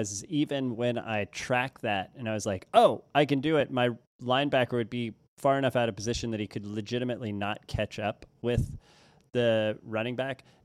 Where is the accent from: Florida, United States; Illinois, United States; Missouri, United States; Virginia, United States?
Missouri, United States; Florissant; me writing about being a 13-year-old growing up in Florissant, Missouri.